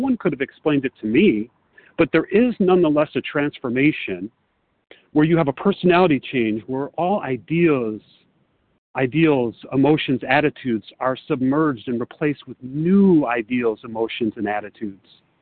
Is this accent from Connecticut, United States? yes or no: no; Chicago, Illinois, United States; now in Los Angeles, United States; I'm from Chicago, but I'm calling from Los Angeles.